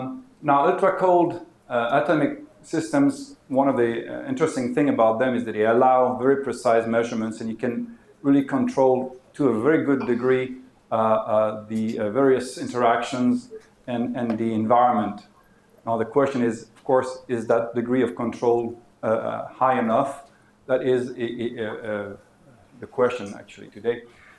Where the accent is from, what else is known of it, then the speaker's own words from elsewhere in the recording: Canada; I'm originally from Canada, so I thought that ice hockey is a good example of cold collision.